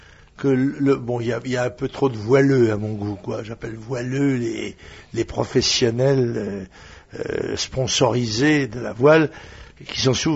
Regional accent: Carnac, Brittany, France; la prochaine fois que j'irai chez moi, à Carnac, là, à Trinité

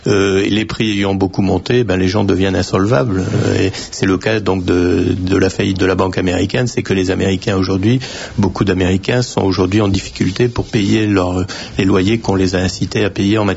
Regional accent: Les Herbiers, Pays de la Loire, France; donc je suis originaire des Herbiers.

